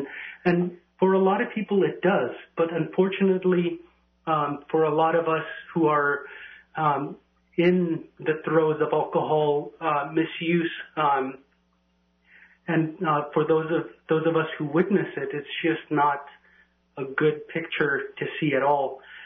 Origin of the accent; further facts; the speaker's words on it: Neposkiak, United States; But growing up in this community, in this area, I grew up in Neposkiak, and my first exposure to alcohol was alcohol misuse.